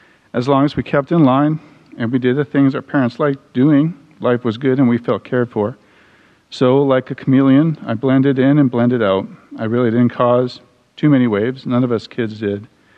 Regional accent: Montreal, Quebec, Canada; born there; I was born in Montreal, Canada, but you won't hear me say A or hoser.

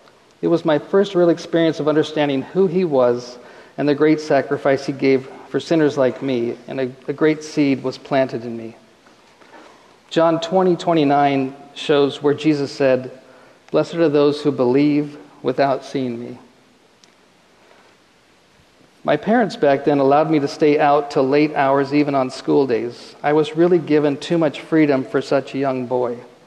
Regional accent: Portland, Oregon, United States; I grew up in Northeast Portland, the youngest of three with two older sisters.

